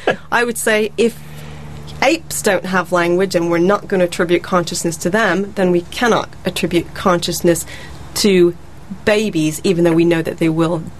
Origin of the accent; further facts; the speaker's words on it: California, United States; also born or lived in Oxford / London; now in Brighton, United Kingdom; born in New York, raised in California, but been in Oxford, London, and Brighton now.